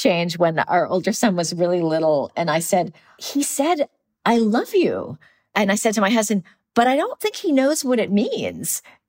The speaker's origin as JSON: {"language": "English", "town": "San Francisco", "region": "California", "country": "United States", "tie": "born or raised there", "also_born_or_lived": "Chicago", "lives_now": "New York City, United States", "said": "because I'm from the Midwest. I was born in Chicago and I grew up in San Francisco. I knew I wanted to move to New York before I'd ever been to New York."}